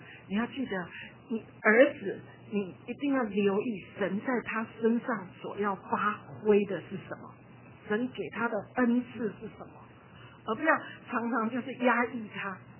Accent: Taiwan; 就像我们从小在台湾读书一样，所有读书是为着联考，是为着联考

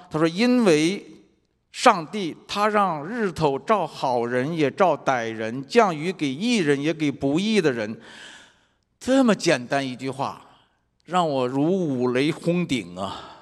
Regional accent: China; 我在这个中国长大，从小受的教育是爱憎分明，敌我分明。

